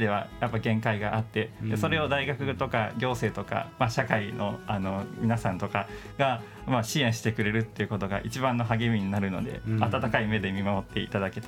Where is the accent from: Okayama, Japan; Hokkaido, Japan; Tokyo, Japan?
Okayama, Japan; Kurashiki; 僕はあの出身が岡山県の出身なんですけど、2018年に西日本豪雨がありまして、はい、その倉敷市内の市街地に実家があるんですけども